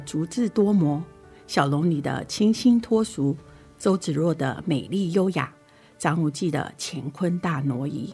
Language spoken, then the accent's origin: Chinese; Taiwan; now in United States; 我的家乡台湾，那是我的起源地。若干年后，我自己带着两个小孩回台，